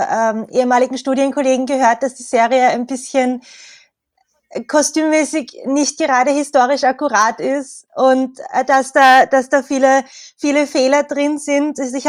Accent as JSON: {"language": "German", "region": "Vienna", "country": "Austria", "said": "Ja, hallo … Ich bin aus Wien."}